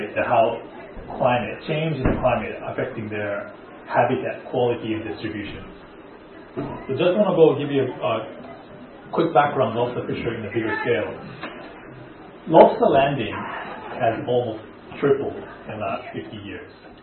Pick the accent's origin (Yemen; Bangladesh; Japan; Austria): Japan; English is a second language; now in United States; I am a third-year PhD student in Yongchang Lab. I am originally from Japan, but I came to University of Maine